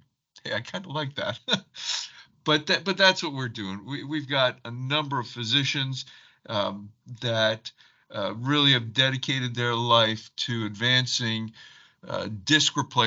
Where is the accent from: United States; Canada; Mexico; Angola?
Canada; Toronto, Ontario; So I grew up in Toronto, Canada. We lived in the downtown area